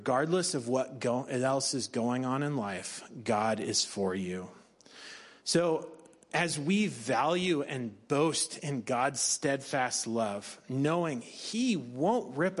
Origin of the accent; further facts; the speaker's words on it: United States; You know, being an American where rule of law is so important and there's these standards of right and wrong